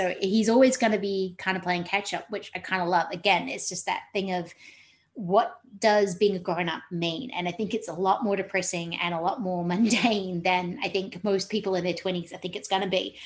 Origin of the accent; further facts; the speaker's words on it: New Zealand; but my excuse is that I grew up in New Zealand and that's what you did.